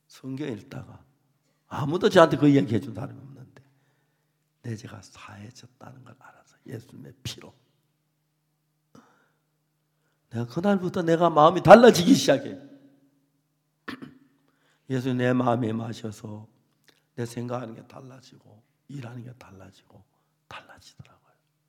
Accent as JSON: {"language": "Korean", "country": "South Korea", "said": "한국 사람으로서는 제가 처음으로"}